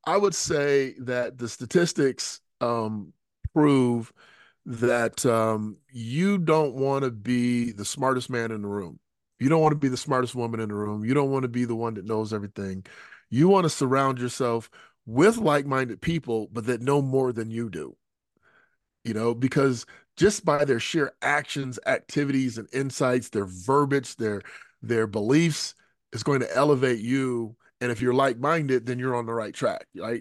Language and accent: English; United States; let's just say as a typical American, I want the fastest way to where I'm trying to go.